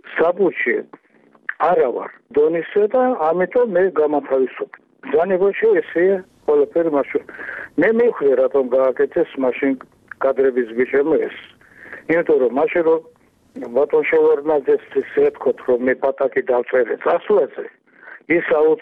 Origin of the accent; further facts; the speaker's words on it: Tbilisi, Georgia; born there; მაგრამ მე ხომ თბილისში დავიბადე, კაცო.